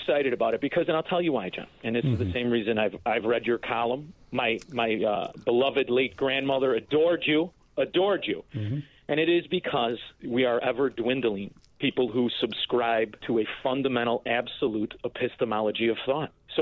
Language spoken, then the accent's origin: English; Melrose Park, Illinois, United States; also born or lived in Hinsdale; I grew up in Melrose Park. I, for a brief time, I was actually born in Hinsdale